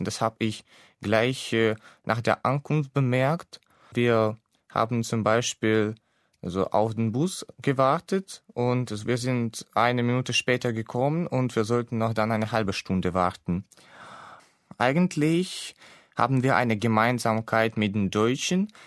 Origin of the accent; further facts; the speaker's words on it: Kryvyi Rih, Dnipropetrovsk Oblast, Ukraine; German is a second language; Ich stamme aus der Ukraine. Ich bin 1998 in der Stadt Kryvyj geboren.